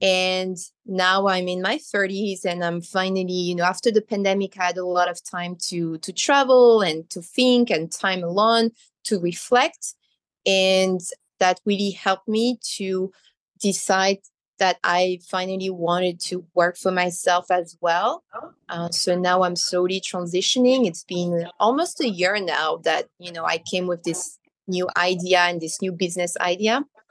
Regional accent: France; English is a second language; now in United States; Well, I'm from France. I'm French-Italian.

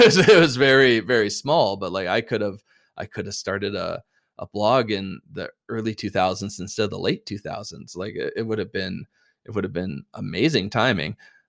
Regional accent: Canada; Technically we're Canadian

